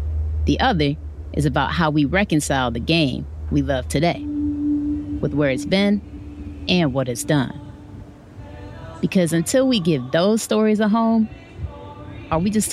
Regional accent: Detroit, Michigan, United States; And I'm originally from Detroit, so I'm used to heading downtown to Comerica Park

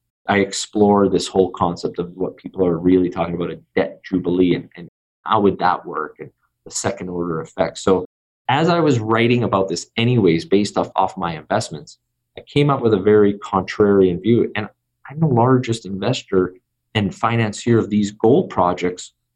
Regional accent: Canada; I'm Canadian

